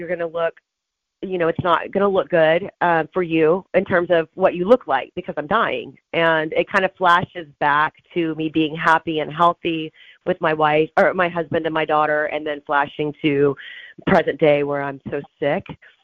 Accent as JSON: {"language": "English", "town": "Houston", "region": "Texas", "country": "United States", "said": "I was 5'10 when I was 13. I'm from Houston."}